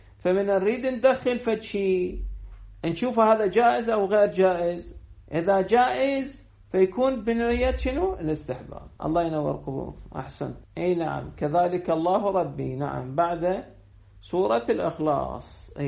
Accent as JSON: {"language": "Arabic", "town": "Najaf", "region": "Najaf Governorate", "country": "Iraq", "said": "عندنا بالنجف مركز الأبحاث العقائدي،"}